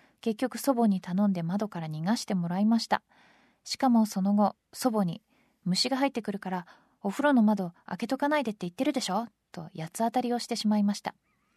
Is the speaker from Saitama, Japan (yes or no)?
no; Tokyo, Japan; 東京育ちだとね